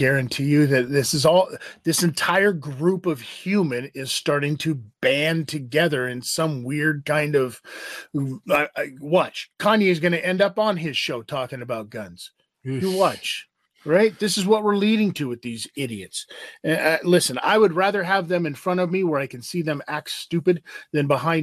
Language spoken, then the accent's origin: English; Las Vegas, Nevada, United States; now in Ontario, Canada; I am getting ready to fly back home to Vegas.